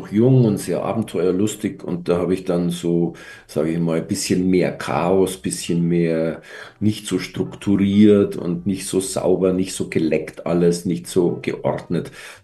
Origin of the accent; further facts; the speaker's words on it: Munich, Bavaria, Germany; Also ich mag meine Heimatstadt schon. Aber ich muss zugeben, ich habe das Landleben also wirklich nie bereut, dass ich da rausgezogen bin.